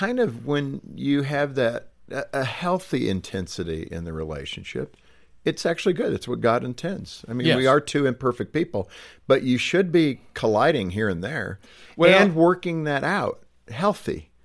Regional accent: Ireland; Now, being Irish

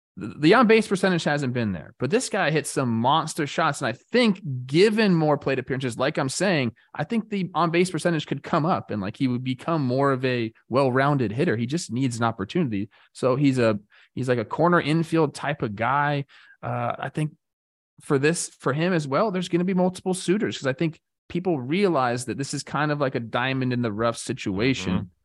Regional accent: Los Angeles, California, United States; Obviously, I'm from Los Angeles.

